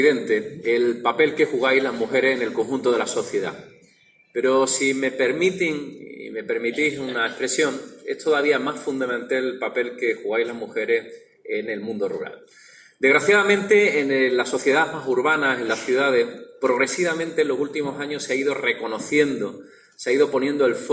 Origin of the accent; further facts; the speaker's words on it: Andalusia, Spain; aquí en mi tierra, de manera muy especial en Andalucía. Yo soy una persona que vengo del campo. Mis abuelos son agricultores, mi suegro es agricultor. En definitiva, me he criado en un entorno agrícola.